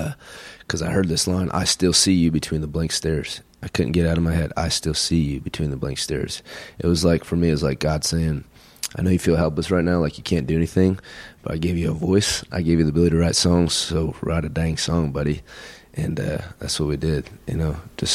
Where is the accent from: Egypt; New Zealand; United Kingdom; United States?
United States; Iowa; And so we came through Iowa, my home state, and we were opening up for